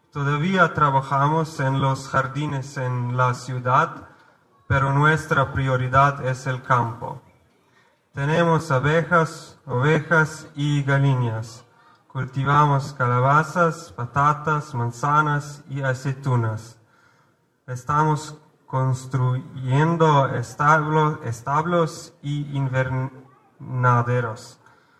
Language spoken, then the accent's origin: Spanish; Slovenia; Spanish is a second language; Venimos de Eslovenia, en los Balcanes, una región al sur de Europa.